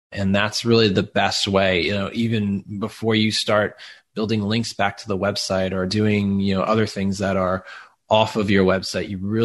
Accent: New York, United States; accent: Long Island; And so my Long Island accent kind of came out while I was working on that project.

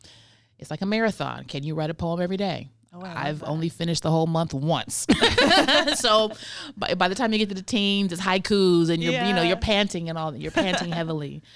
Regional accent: Milwaukee, Wisconsin, United States; born there; I'm originally from Milwaukee. I'm an Army brat. So Milwaukee is where I was born. St. Joseph's Hospital.

